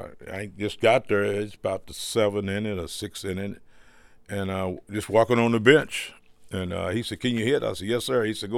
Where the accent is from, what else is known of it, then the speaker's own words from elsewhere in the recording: Iron Oak, Virginia, United States; I come from the South, and, you know, like the South, you know, I talks about this a lot. I came from a little coal mining town, Iron Oak, Virginia, population about 200